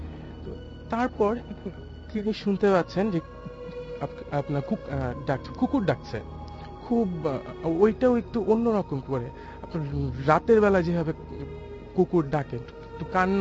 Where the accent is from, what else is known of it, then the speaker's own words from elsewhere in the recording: Narayanganj, Dhaka Division, Bangladesh; নারায়ণগঞ্জ থেকে এসেছি।